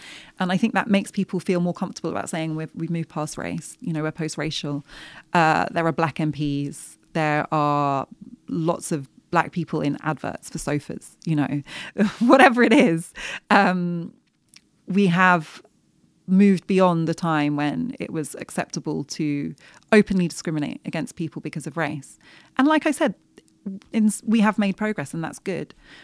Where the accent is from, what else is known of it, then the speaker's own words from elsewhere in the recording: United Kingdom; for somebody like me growing up in Britain, I used to look at the royal family